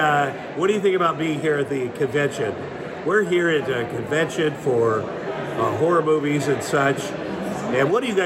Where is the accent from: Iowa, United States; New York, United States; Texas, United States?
Iowa, United States; I grew up in the Midwest, in Iowa